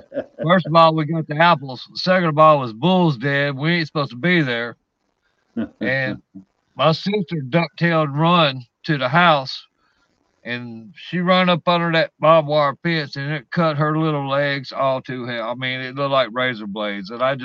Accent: Louisiana, United States; now in Mississippi, United States; no, I'm from Louisiana, but I've been here probably over 30 years. So I guess I'm from here.

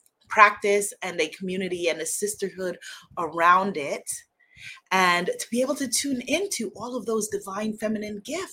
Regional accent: United States; at that time Cuba was closed off to my country, I'm an American

